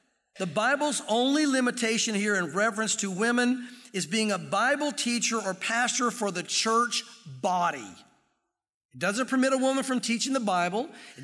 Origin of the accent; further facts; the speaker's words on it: Southern US, United States; growing up in the South, I think some of the terminology gets used in different ways.